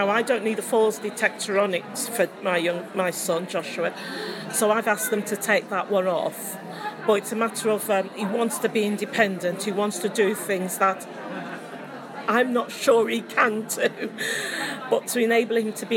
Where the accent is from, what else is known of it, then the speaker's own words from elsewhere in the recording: East Midlands, United Kingdom; I'm from Rutland.